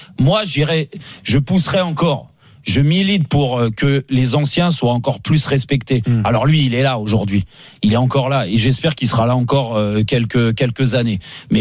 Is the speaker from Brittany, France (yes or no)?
no; Paris, Île-de-France, France; moi en tant que Parisien